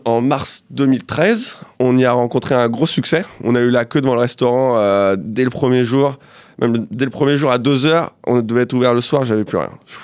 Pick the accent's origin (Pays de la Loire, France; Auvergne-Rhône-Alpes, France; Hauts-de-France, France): Pays de la Loire, France; Guérande; now in Australia; Donc moi je viens de Guérande, c'est en Loire-Atlantique, aux frontières de la Bretagne.